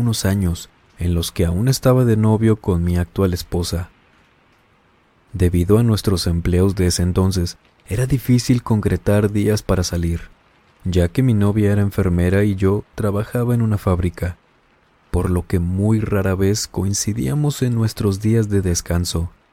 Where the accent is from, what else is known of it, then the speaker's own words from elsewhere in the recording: Escobedo, Nuevo León, Mexico; nuestra ciudad, Monterrey, Nuevo León, aunque yo soy del municipio de Escobedo.